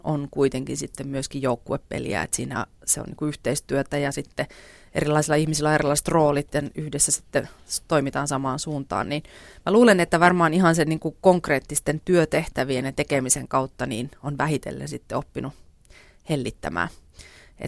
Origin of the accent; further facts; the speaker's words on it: Jyväskylä, Central Finland, Finland; born there; Mut mä oon oikeasti syntynyt Jyväskylässä.